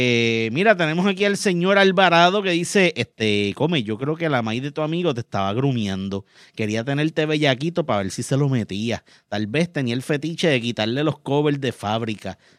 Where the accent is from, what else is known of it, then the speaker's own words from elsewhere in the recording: Caguas, Puerto Rico; now in Carolina, Puerto Rico; Es que tú sabes que aunque yo vivo en Carolina... Como yo me crié en Caguas y mi vida se hizo básicamente entre Caguas y San Juan.